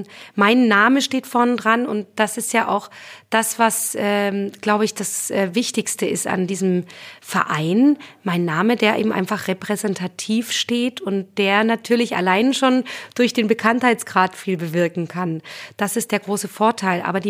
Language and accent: German; Oelsnitz, Saxony, Germany; Ich bekomme nämlich eine Ausstellung zu meinem Jubiläum in meiner Heimatstadt in Oelsnitz im Vogtland.